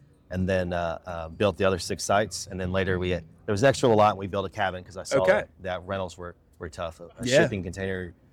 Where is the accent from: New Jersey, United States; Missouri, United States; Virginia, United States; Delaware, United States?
Virginia, United States; Dale City; also born or lived in Fredericksburg; I grew up in Dale City in Fredericksburg as a kid for a few years.